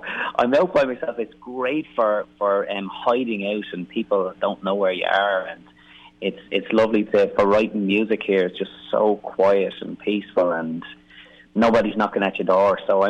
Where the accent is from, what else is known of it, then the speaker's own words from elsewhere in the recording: Bray, County Wicklow, Ireland; also born or lived in Dublin; I grew up in Bray, County Wicklow. And that's one of the biggest towns in Ireland. And it's quite a bustling place, and I've lived in Dublin City